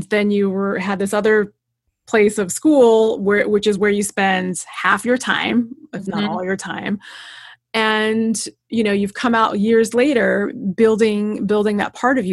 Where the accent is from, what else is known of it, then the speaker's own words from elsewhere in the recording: the South, United States; I grew up in the South, so I understand where that's coming